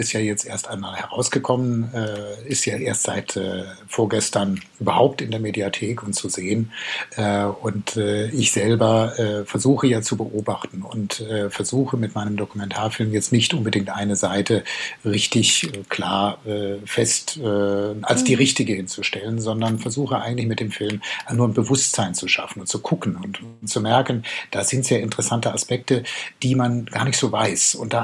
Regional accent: Southern Germany, Germany; moved away as an adult; now in Georgia; Ich komme, wie gesagt, aus Süddeutschland. Ich hatte also mit Osteuropa und Russland eigentlich nichts am Hut.

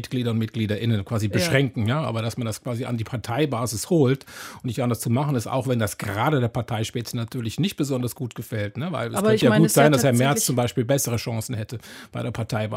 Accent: Switzerland; now in Germany; Ich bin Schweizer Staatsbürger, kann ich wählen hier in Deutschland.

